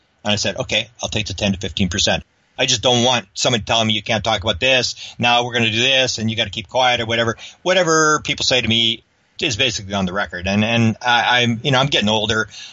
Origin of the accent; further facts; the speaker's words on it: Canada; I mean, I'm a Canadian.